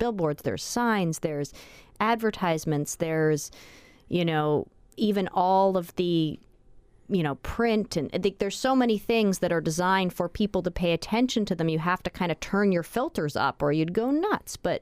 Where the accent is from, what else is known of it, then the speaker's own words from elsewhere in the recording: Seattle, Washington, United States; I grew up in Seattle, and we would go backpacking in the mountains, and you can.